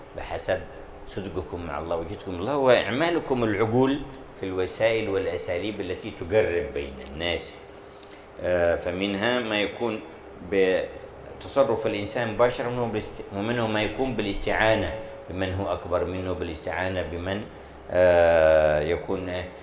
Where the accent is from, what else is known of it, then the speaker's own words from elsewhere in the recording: Hadramaut, Yemen; كان في القرن السابع الهجري عندنا في حضرموت